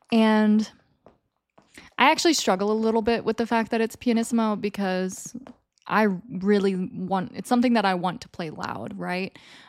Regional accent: Illinois, United States; So I'm originally from Illinois. So we did ILMEA, Illinois Music Educators Association.

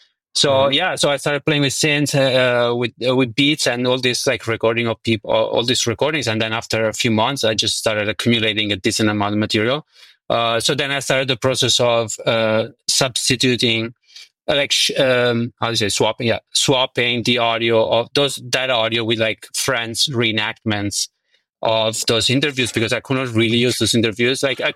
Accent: Italy; English is a second language; I grew up in Italy and like my parents, all they listened to was Italian songs, like growing up.

